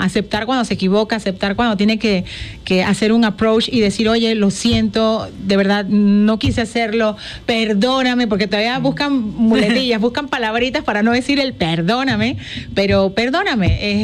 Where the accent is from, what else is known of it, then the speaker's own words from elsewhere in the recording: Panama; Empezamos hace un par de añitos atrás haciendo música en Panamá, que es mi tierra natal